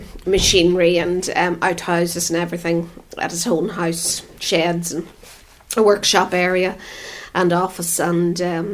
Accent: Churchill, Northern Ireland, United Kingdom; I was brought up in Churchill, which is about 7-8 miles from where I live now. And I would have always lived there until I got married.

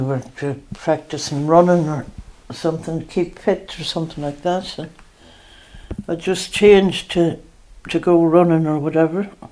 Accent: Newtownbutler, Northern Ireland, United Kingdom; In Newton Butler, outside Newton Butler.

